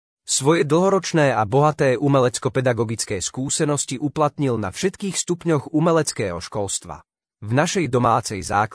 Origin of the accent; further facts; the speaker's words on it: Bardejov, Prešov Region, Slovakia; now in Levoča, Slovakia; Keďže pochádzam z historického mesta Bardejov, Levoča ma okamžite oslovila svojou architektúrou